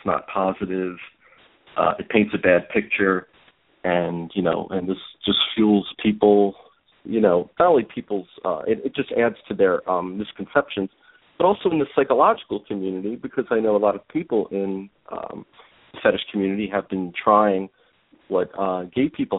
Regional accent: New Jersey, United States; I mean, I'm from New Jersey. We're born angry anyway.

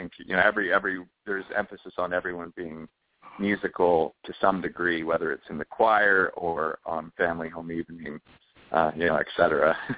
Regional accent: Layton, Utah, United States; also born or lived in Ogden; Well, I was born in Ogden, Utah, and I grew up in northern Utah in a town called Layton

